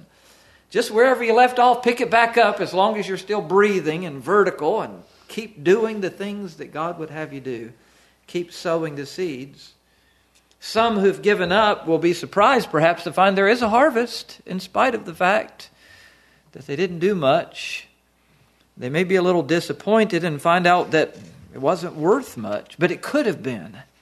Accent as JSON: {"language": "English", "region": "the South", "country": "United States", "tie": "born or raised there", "also_born_or_lived": "Pennsylvania", "said": "I was raised in the South. It's hot down there and humid"}